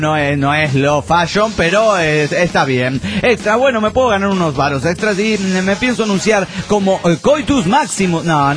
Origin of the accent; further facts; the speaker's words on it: Florida, Buenos Aires Province, Argentina; Buenos Aires, mi tierra, Florida.